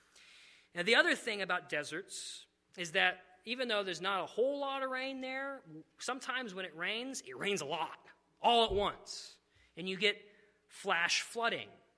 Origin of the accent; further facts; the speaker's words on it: New Mexico, United States; they're very similar actually to the climate that I grew up in New Mexico.